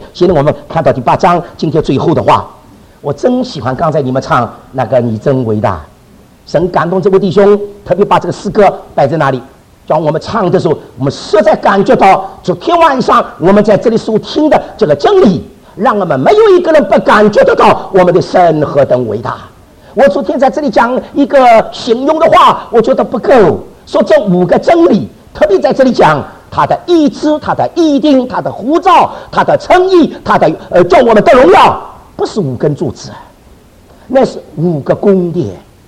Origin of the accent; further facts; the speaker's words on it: Shanghai, China; accent: Shanghai; 那我有很多上海口音啊啊！